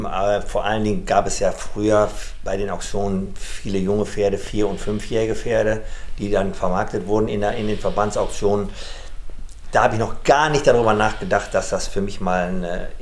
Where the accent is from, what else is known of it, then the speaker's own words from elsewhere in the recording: Rhineland, Germany; Ja, ich bin ja quasi hier im Rheinland groß geworden insgesamt.